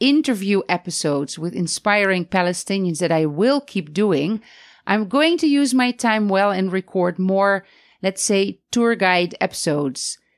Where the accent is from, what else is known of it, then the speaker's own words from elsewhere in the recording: Netherlands; And the bridge reminds me of the Erasmus Bridge in Rotterdam in the Netherlands, my home country.